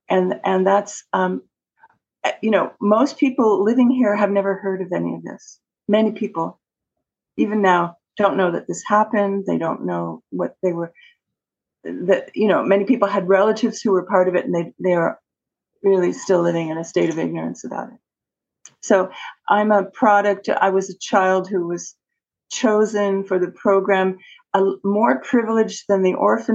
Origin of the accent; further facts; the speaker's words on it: Montreal, Quebec, Canada; born there; I was born in Montreal, Canada, province of Quebec, French-Canadian Catholic province of Canada, with a lot of control by the Vatican, the Catholic Church, on the population here.